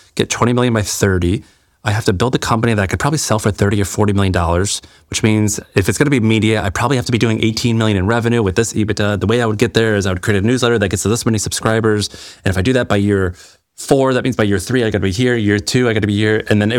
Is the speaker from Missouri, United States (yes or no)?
yes; Missouri, United States; I'm from Missouri, so good Midwestern guys.